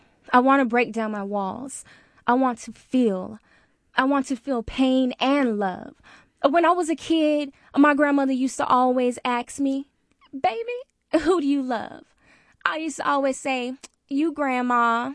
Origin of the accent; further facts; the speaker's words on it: Sacramento, California, United States; doing it here in Sacramento, being that this is my hometown and my whole family is coming out.